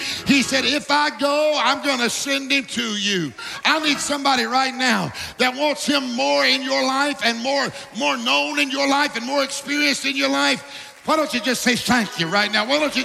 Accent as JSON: {"language": "English", "region": "the South", "country": "United States", "said": "But y'all know I'm from the South and I barely speak English."}